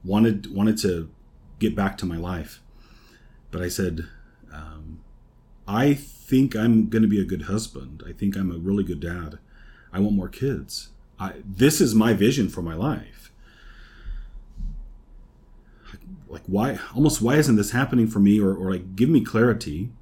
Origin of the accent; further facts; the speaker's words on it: Arizona, United States; We grew up together in Arizona.